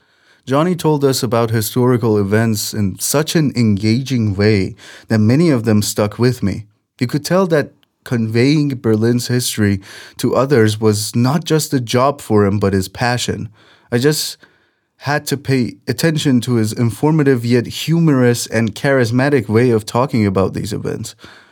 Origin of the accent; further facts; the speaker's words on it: Iran; for me, being born and raised in Iran